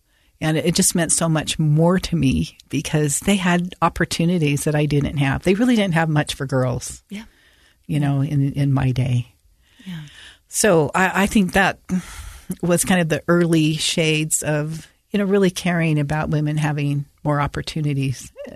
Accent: Holladay, Utah, United States; I grew up in Holiday, but I loved to play baseball.

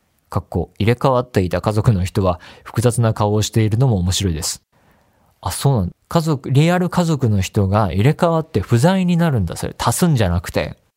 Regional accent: Osaka, Japan; 私は大阪生まれ、大阪育ちの人間なのですが

